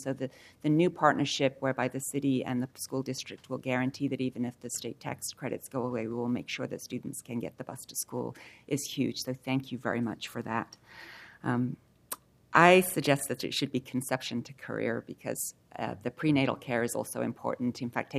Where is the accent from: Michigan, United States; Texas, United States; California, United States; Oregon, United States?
Oregon, United States; Portland; I grew up in Portland Public Schools. I didn't know how to be an American citizen before I was in Portland Public Schools.